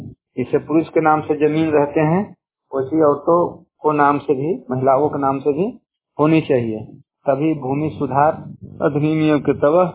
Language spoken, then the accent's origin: Hindi; Nawada, Bihar, India; ग्राम काजी विघा, थाना नारदीगंज नवादा का निवासी हूँ।